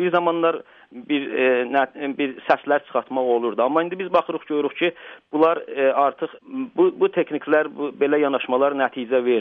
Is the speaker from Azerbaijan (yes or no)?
no; South Azerbaijan, Iran; Məsələn, biz deyirik ki, Güney Azərbaycanlıyıq.